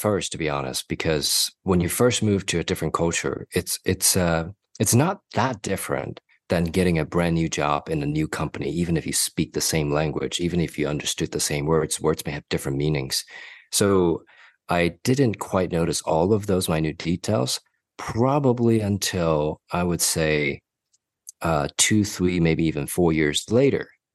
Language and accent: English; Hong Kong; I came from Hong Kong originally.